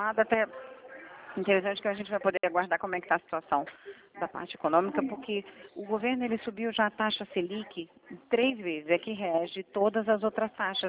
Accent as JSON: {"language": "Portuguese", "town": "Vitória", "region": "Espírito Santo", "country": "Brazil", "moved": "as an adult", "lives_now": "Minas Gerais, Brazil", "said": "Espírito Santo. Eu sou lá de Vitória."}